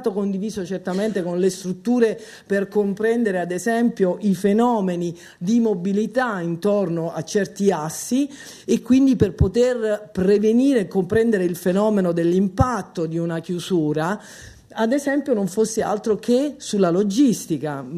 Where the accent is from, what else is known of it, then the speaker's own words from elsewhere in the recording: Naples, Campania, Italy; sono napoletana pure, quindi per me le gnagnagna sono complicate